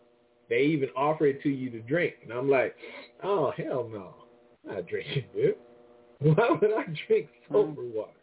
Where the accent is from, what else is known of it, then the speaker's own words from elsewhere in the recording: Michigan, United States; hey, I grew up in Michigan. I drank that water.